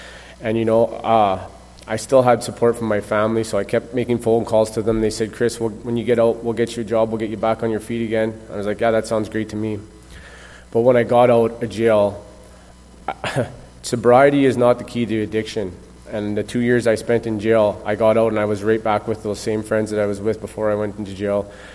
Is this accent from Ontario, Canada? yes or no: no; Saskatoon, Saskatchewan, Canada; I'm from Saskatoon, Saskatchewan. I'm 30 years old, and I grew up a fairly normal childhood.